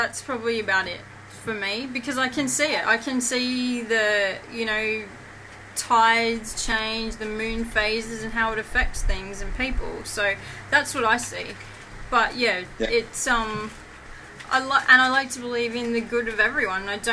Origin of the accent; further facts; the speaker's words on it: Bougainville, Papua New Guinea; moved away; Yeah, well, it was the closest school to where we just moved, when we moved here from Bougainville Island in Papua New Guinea, so, yeah.